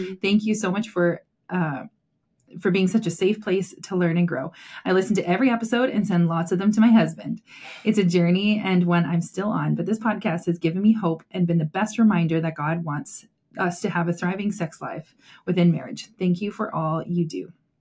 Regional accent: Saskatchewan, Canada; we grew up in Saskatchewan, and then every summer we'd come out here to the Okanagan for our summer.

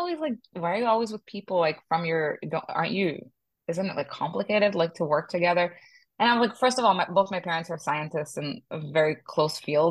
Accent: Israel; I'm from Israel.

